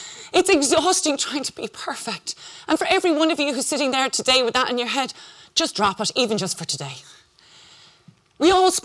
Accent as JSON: {"language": "English", "country": "Ireland", "said": "because I'm Irish, Catholic and guilty"}